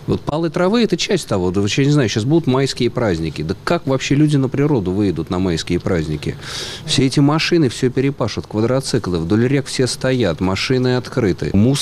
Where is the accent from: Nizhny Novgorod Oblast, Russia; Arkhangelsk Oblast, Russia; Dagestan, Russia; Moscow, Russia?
Moscow, Russia; как москвич